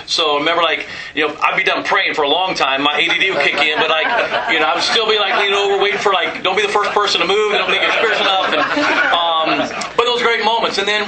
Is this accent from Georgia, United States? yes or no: no; Illinois, United States; So I grew up in Illinois. I actually grew up on the Assembly of God campground, so my life was nothing but summer camps all year long.